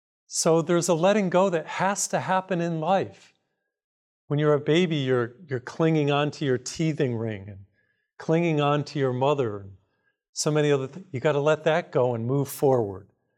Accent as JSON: {"language": "English", "region": "Massachusetts", "country": "United States", "tie": "born or raised there", "said": "I grew up in Massachusetts, so this was an exciting event for me."}